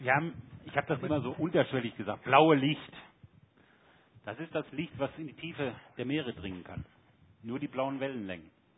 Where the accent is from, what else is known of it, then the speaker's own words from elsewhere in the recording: Germany; Sie wissen, ich komme aus Deutschland.